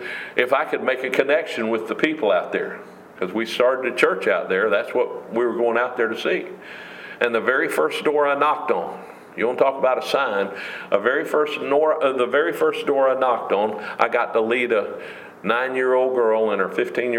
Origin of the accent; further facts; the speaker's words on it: Polk County, United States; I grew up here in Polk County, and to me it's amazing that I preached in more states on the west side of the Mississippi than I have on the east side.